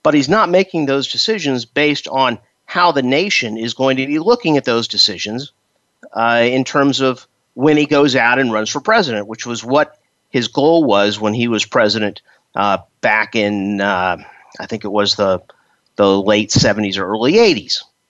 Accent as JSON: {"language": "English", "region": "Texas", "country": "United States", "said": "I'm from Texas. I would love a governor who is not looking to run for president."}